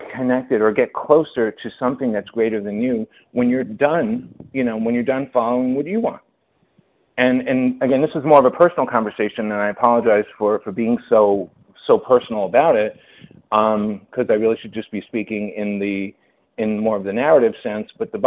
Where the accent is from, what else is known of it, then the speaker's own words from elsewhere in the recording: New York, United States; I was, after 9/11 hit, and I'm a New Yorker, and I'll tell this really brief